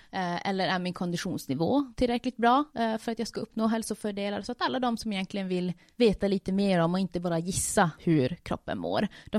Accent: Norrbotten County, Sweden; now in Finland; trots ett väldigt finskt efternamn så kommer jag också ursprungligen från Sverige, uppe i Tornedalen, men har bott nu i Finland sedan 2007.

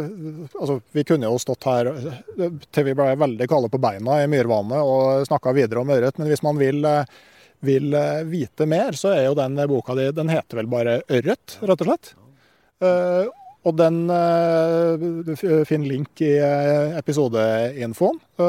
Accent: Gausdal, Innlandet, Norway; Jeg kommer jo fra Gausdal

